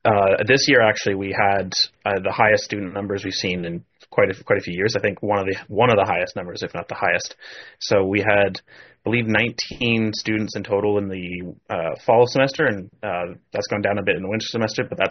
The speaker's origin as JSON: {"language": "English", "region": "Ontario", "country": "Canada", "said": "Well, I'm not actually from Ireland. I'm from Southern Ontario."}